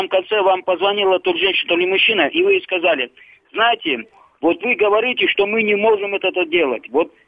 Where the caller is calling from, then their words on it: Moscow, Russia; я звоню из Москвы.